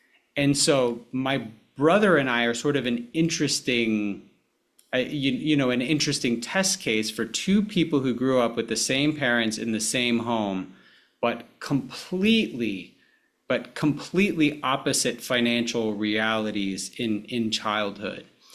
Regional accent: Alabama, United States; Yeah, so when I grew up in Alabama, and so growing up in Alabama, when I was born, my parents were both in their early 20s.

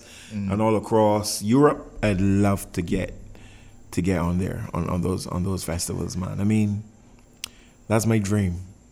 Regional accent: Cardiff, Wales, United Kingdom; born there; I was born in Cardiff in the UK and I have family there

